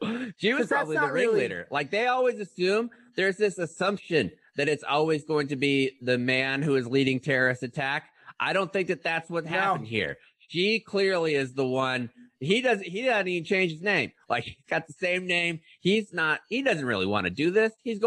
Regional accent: Pensacola, Florida, United States; It's like when you go back now, because I'm from Pensacola and I haven't lived there forever.

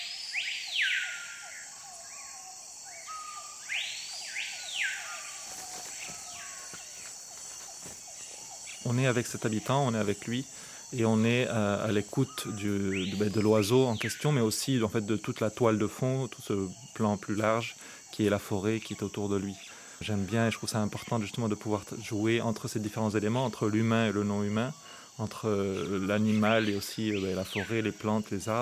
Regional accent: Southern France, France; Moi, je viens donc du sud de la France, d'un petit village dans lequel il y avait pas vraiment, les gens ne voyageaient pas vraiment

